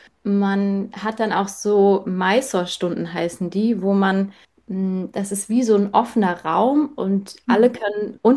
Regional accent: Rhineland-Palatinate, Germany; now in Munich, Germany; ich bin 33 Jahre alt und ich komme eigentlich aus der Nähe von Mainz, wohne aber jetzt in München schon seit ein paar Jahren.

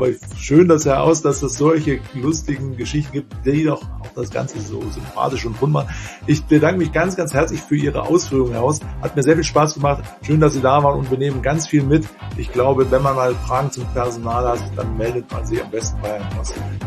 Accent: North Rhine-Westphalia, Germany; Ich bin auch ein Rheinländer, komme allerdings aus vom Niederrhein, also ein bisschen nördlicher, glaube ich.

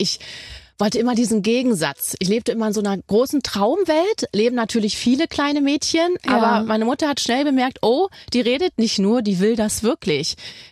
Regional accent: Berlin, Germany; Ja, ich bin im Plattenbau groß geworden, in Hellersdorf-Marzahn.

